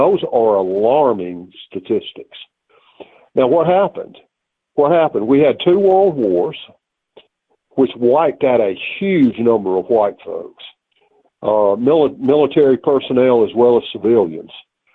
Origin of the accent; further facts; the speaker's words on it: the South, United States; I'm a Southerner to the core, and I always will be.